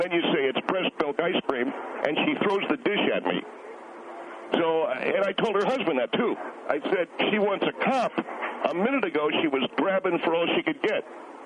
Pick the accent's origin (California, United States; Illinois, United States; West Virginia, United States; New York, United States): California, United States; Inglewood; I'm from Los Angeles originally. I was born and raised in believe it or not, Inglewood.